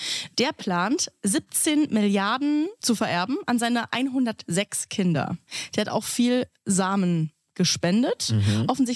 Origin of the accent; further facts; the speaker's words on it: Rösrath, North Rhine-Westphalia, Germany; NRW, weil ja Köln und mein Heimatort Rösrath so schnell ausverkauft waren.